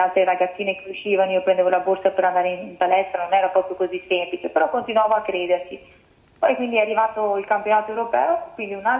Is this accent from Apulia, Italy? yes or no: no; Veneto, Italy; Prosecco Doc, radicchio trevigiano, asparago bianco, sono la mia terra.